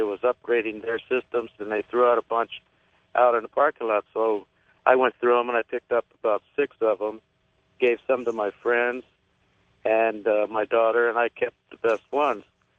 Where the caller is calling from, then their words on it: Upland, California, United States; I'm calling from Upland, California.